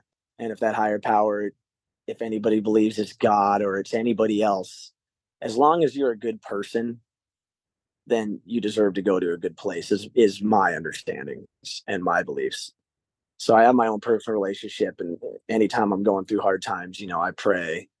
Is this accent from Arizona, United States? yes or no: yes; Arizona, United States; We were playing U-Fest in Arizona, 98 KUPD U-Fest. It's my home state.